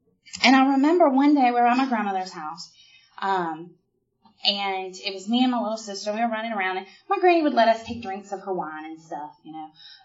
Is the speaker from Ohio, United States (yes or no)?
no; Memphis, Tennessee, United States; I grew up in Fraser. If any of you have been to Memphis, so you know Fraser is not the nice area of town.